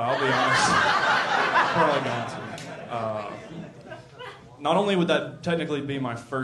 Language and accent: English; Alabama, United States; she lives all the way in Chattanooga, and I'm from Alabama, obviously.